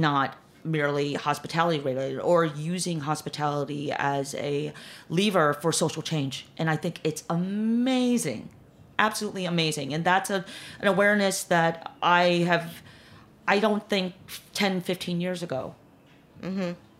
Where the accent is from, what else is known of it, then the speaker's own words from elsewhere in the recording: Chicago, Illinois, United States; also born or lived in Korea; I grew up in Chicago most of my years. I was born in Korea. But I've spent a significant amount of time in New York.